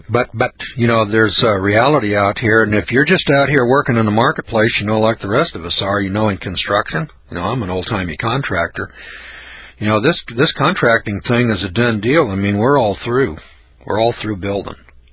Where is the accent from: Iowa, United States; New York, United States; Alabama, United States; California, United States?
California, United States; Eureka